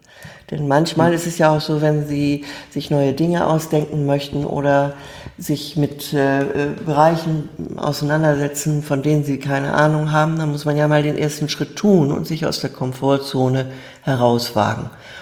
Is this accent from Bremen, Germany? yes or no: yes; Bremen, Germany; Ich bin einfach aufgewachsen in Bremen, zur Schule gegangen, habe Abitur gemacht